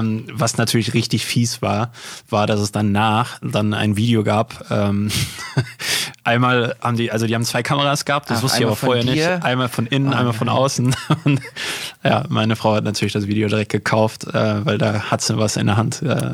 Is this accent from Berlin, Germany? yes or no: no; Unna, North Rhine-Westphalia, Germany; der flog natürlich auch mal hier über das Stadtfest in Unna aus meiner Heimatstadt